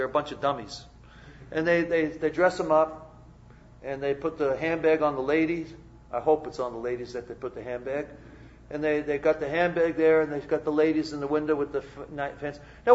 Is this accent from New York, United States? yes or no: yes; New York, United States; It's Fifth Avenue where I come from. I'm from New York.